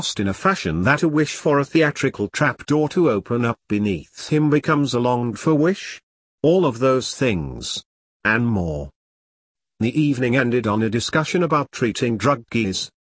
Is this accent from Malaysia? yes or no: no; England, United Kingdom; as an Englishman, I listened to the discussion and looked at the panel and audience